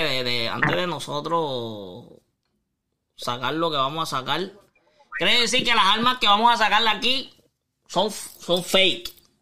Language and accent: Spanish; San Juan, Puerto Rico; oye, que yo soy de las Margaritas, soy de Caserío